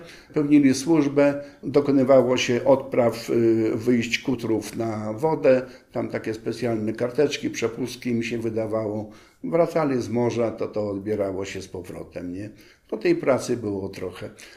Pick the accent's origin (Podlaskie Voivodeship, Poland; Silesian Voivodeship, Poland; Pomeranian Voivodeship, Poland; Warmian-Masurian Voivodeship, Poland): Podlaskie Voivodeship, Poland; Ja pochodzę z województwa białostockiego.